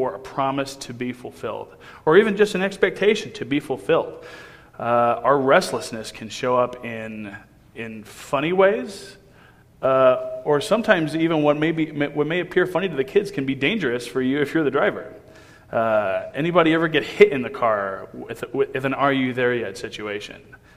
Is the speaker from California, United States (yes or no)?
no; Kansas City, Missouri, United States; I came from Kansas City, as you heard, and it's a refreshing thing. In Kansas City, even on the suburbs where I'm located, there's nothing you can look at and you don't see buildings or roads.